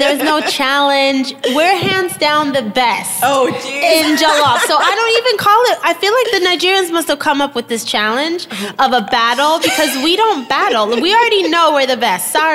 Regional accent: Sweden; now in New York, United States; I live in New York. I've lived here for the past 12 years. I was born and raised in Sweden by way of Ghana. So my parents were born and raised in Ghana, moved to Sweden in their 20s and had me and my siblings. So I never really lived in Ghana, but I'm very connected to my Ghanaian culture

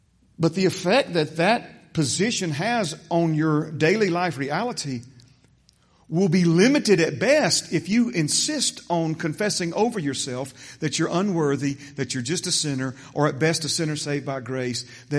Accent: United States; We were raised here in the United States. We are raised in the form of government that's a representative republic.

